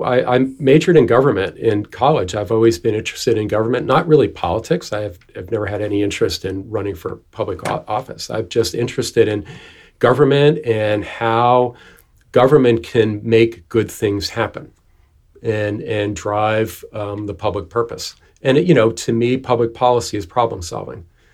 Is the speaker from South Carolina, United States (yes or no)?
no; New York, United States; also born or lived in Texas; I was born in Texas, but I'm from New York. I lived right outside the Bronx, backyard, back at my bedroom window.